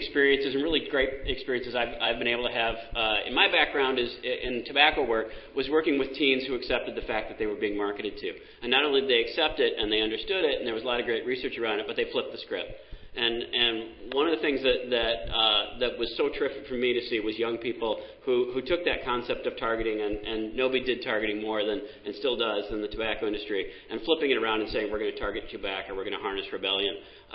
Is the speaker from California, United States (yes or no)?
no; Wisconsin, United States; it's called Total Distraction, and I'm from Wisconsin, and they've got a game called Floating Cheese.